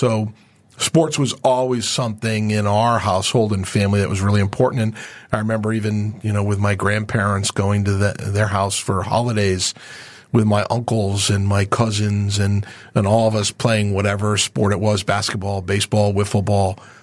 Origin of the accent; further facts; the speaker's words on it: Scituate, Massachusetts, United States; also born or lived in Springfield, Massachusetts / Connecticut; Massachusetts. Yeah, I was born in Springfield, Mass., raised on the South Shore of Boston, Scituate, Marshfield, Mass., and then we moved to Connecticut in my later years.